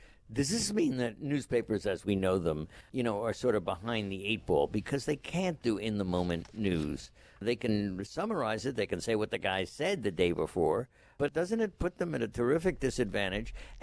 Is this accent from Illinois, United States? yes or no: no; Manhattan, New York, United States; Are you only saying that because I come from Manhattan?